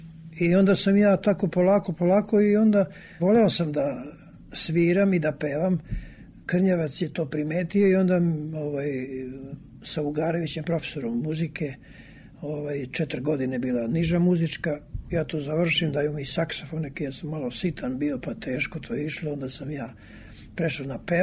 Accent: Smederevska Palanka, Šumadija and Western Serbia, Serbia; also born or lived in Belgrade; U stvari, rođen sam u Beogradu, ali zbog Nemaca. Kad su došli Nemci, otac mi tu radio, onda sam otišao za Palanku i tamo sam završio gimnaziju.

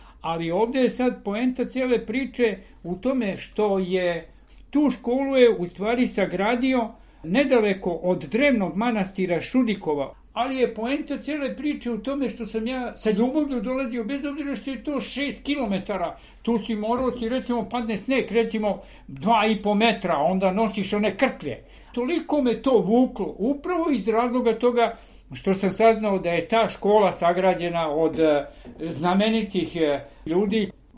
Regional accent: Mateševo, Kolašin Municipality, Montenegro; Ja sam rođen na Mateševu kod Kolašina i to je nekih 5-6 kilometara od Kolašina.

